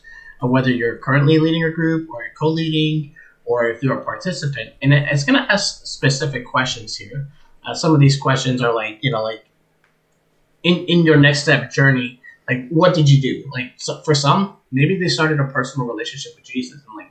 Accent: New Jersey, United States; I say coffee because I'm from Jersey.

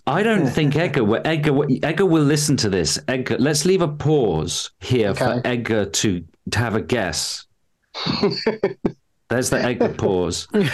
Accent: United Kingdom; And I think it's because I'm British.

